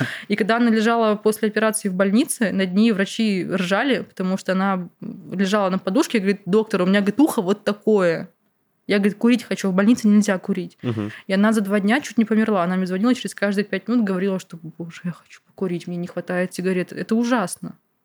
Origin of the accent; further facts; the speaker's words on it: Krasnoyarsk, Krasnoyarsk Krai, Russia; born there; moved away; Допустим, в Красноярске, где я родилась, там негде ездить действительно.